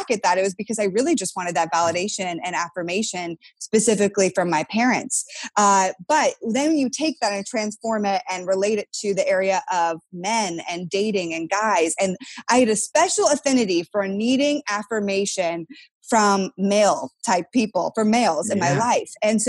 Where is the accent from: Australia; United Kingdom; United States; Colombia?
United States; Connecticut; also born or lived in Canada / Ohio / Texas; I was born in Canada, grew up mainly in Connecticut, did a brief bit of time in Ohio, and then moved my way down to Texas, where now my family has been for over 11 years.